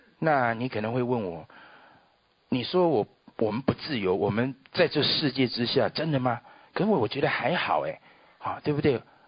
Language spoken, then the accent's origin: Chinese; Taiwan; 我还记得我从台湾来